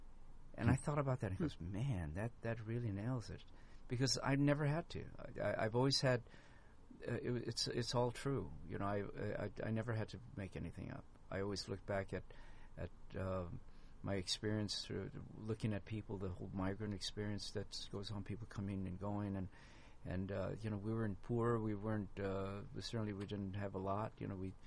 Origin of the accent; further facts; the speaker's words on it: Los Angeles, California, United States; it comes from the experience of me growing up in East Los Angeles